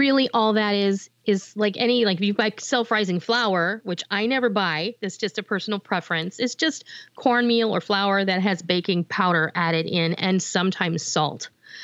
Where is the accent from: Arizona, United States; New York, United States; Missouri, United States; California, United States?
Arizona, United States; my brother, he lives in New Mexico, and I grew up in Arizona from the time I was 11.